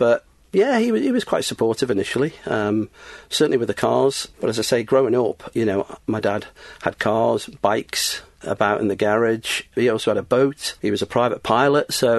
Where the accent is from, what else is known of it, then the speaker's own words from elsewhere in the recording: Isle of Man; born there; I've been around motorsport from a very early age, born in the Isle of Man, as I say. People often think, you know, I'm from Germany, but no, my dad was.